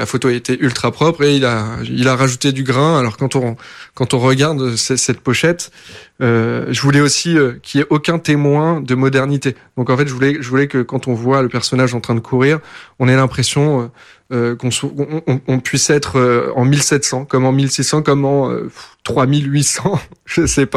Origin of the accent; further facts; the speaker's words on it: Hauts-de-France, France; c'est dans ma région, dans là d'où je viens. Donc c'est juste à côté de la baie de Somme. C'est entre Holt et Mers, exactement.